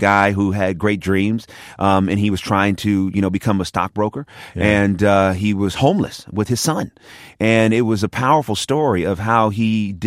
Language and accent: English; Oakland, California, United States; now in Los Angeles, United States; Yeah, I came from Oakland, from the Bay Area, middle child of three boys